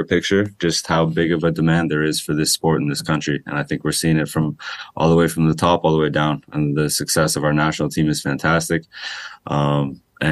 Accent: Oakville, Ontario, Canada; growing up in Oakville in the GTA, there's always been an understanding that we have a ton of talent in this country.

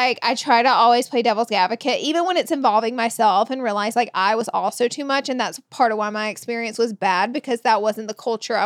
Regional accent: Alabama, United States; now in Los Angeles, United States

